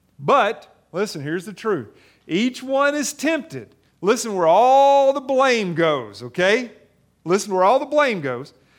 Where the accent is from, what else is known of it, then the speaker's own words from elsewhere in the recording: Kentucky, United States; I'm a simple person. I'm from Kentucky.